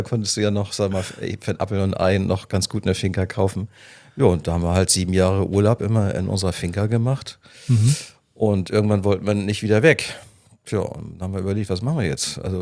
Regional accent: Hamburg, Germany; moved away; Also ursprünglich aus Hamburg, dort bis 95 gelebt

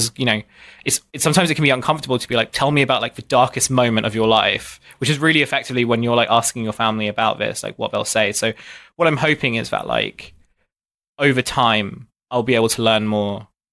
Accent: Dartford, South East England, United Kingdom; I grew up in Dartford. It's a very kind of white, secularish place.

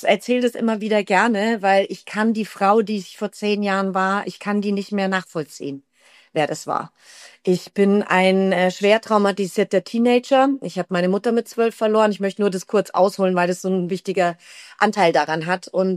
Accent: Fürstenfeldbruck, Bavaria, Germany; ich bin ursprünglich aus Fürstenfeld, Brooklyn, sage ich immer ganz gerne. Das ist Fürstenfeldbruck bei München, also schön im Speckmantel von München.

